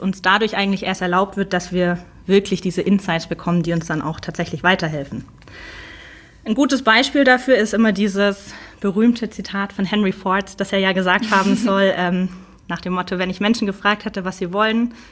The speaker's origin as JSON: {"language": "German", "town": "Stuttgart", "region": "Baden-Württemberg", "country": "Germany", "accent": "Swabian", "lives_now": "Munich, Germany", "said": "Das ist auch so ungefähr die Zeit, zu der ich nach München kam. Davor komme ich nämlich eigentlich aus der Stuttgarter Ecke, was man mir meistens nicht so anhört, außer ich bin mit anderen Schwaben unterwegs oder ich werde sauer, dann kommt das auch immer wieder durch."}